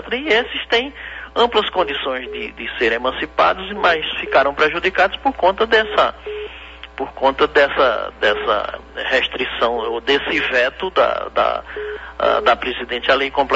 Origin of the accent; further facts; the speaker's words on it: Pernambuco, Brazil; lá na minha região, lá no Pajeú